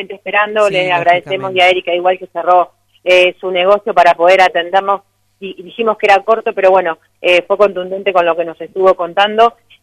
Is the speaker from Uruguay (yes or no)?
no; Buenos Aires, Argentina; Yo no soy de acá, soy porteña, y vine justamente a buscar tranquilidad.